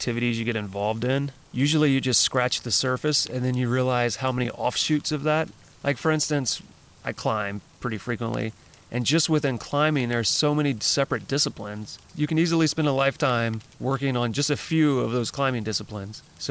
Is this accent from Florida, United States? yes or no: no; Louisiana, United States; And so I grew up in Louisiana, which is flat as can be.